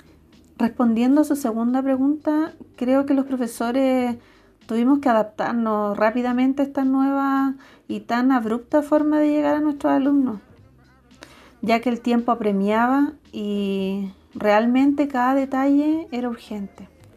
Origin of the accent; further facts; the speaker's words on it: Chile; en Diego de Almagro y en El Salvador a partir de los 12 años. Luego de salir de cuarto medio me fui a estudiar a Valparaíso para finalmente regresar a mi ciudad natal